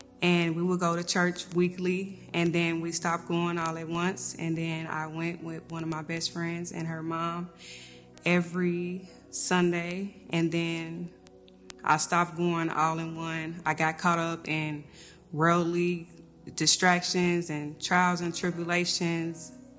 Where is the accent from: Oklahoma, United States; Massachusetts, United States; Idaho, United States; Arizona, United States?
Oklahoma, United States; I grew up in Oklahoma with both of my parents